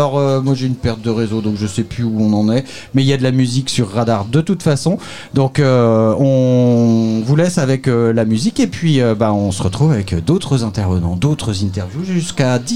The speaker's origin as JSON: {"language": "French", "town": "Caen", "region": "Normandy", "country": "France", "said": "Je viens de Caen et du côté de Caen, il y a Ouistreham"}